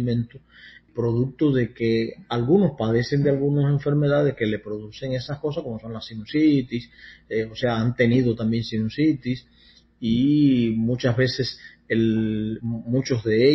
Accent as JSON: {"language": "Spanish", "country": "Cuba", "moved": "yes", "said": "soy cubano y me fui de allá hace muchos años, alrededor de unos 20 y tantos años"}